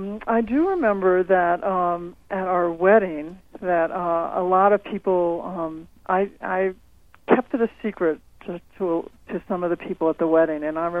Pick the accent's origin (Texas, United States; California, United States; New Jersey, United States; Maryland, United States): California, United States; Los Angeles; Well, I remember actually, I grew up in the Los Angeles area